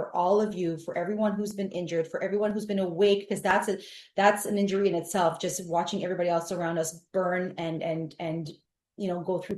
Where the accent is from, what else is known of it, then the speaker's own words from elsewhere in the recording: Canada; with my raw milk, by the way, and maple syrup, because I'm Canadian.